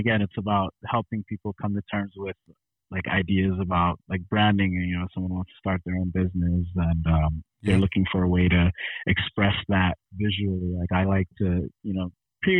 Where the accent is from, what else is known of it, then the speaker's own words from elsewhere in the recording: New York City, New York, United States; I wanna say that I grew up in New York. So I'm a New Yorker essentially.